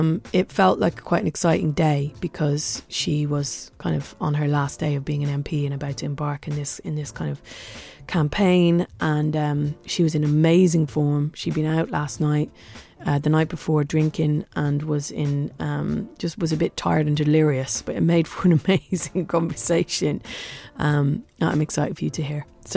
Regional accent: Ireland; Being Irish, it brings me back to the World Cup days.

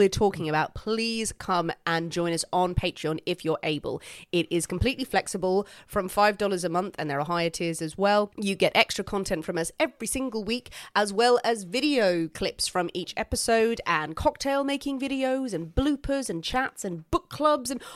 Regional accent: Ireland; I'm an Irish Catholic.

